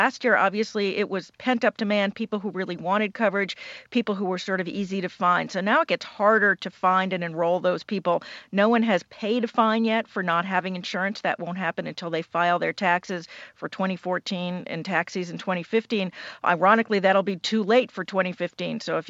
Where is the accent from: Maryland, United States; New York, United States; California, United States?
Maryland, United States; Where I live, my home state of Maryland, for instance, the deadline was always Thursday.